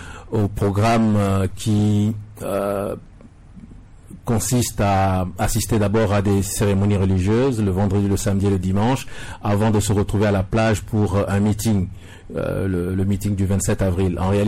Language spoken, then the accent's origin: French; Togo; parce que nous sommes Togolais, nous sommes citoyens